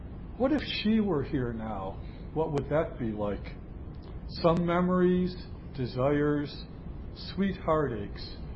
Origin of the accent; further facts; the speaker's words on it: New York, United States; I'm from New York. The stickers are up here on the windshield.